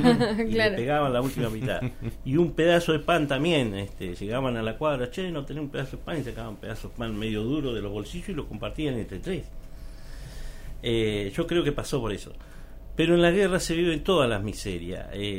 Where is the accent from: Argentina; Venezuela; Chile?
Argentina; General Roca, Río Negro; éramos como 8 acá en Roca, yo soy nativo de Roca y de Barrio Tiros, lo he dicho siempre en todos lados.